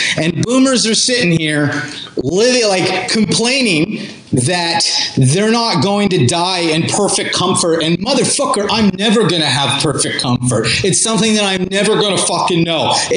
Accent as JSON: {"language": "English", "region": "Arkansas", "country": "United States", "said": "I'm an idiot from Arkansas. I'm a hillbilly."}